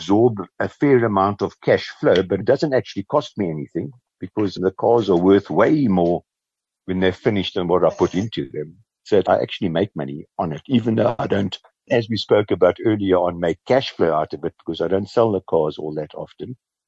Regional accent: Kimberley, Northern Cape, South Africa; I grew up in Kimberley. My dad worked for De Beers his whole life.

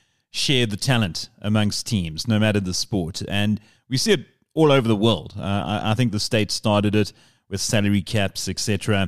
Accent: Eastern Cape, South Africa; I come from the Eastern Cape, and Eastern Cape rugby is everything, everything.

